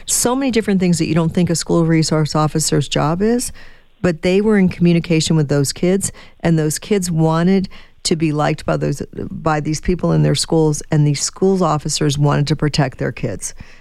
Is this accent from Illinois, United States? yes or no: yes; Illinois, United States; Now, I grew up outside of Chicago.